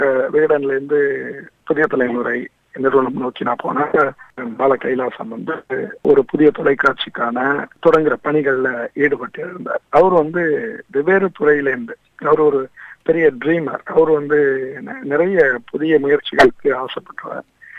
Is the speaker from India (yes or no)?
yes; Mannargudi, Tamil Nadu, India; இயல்பாவே சின்ன வயதுல இருந்து ஒரு அரசியல் குடும்ப பின்னணியில வந்தவனா. மன்னார்குடி என்னுடைய சொந்த ஊர்.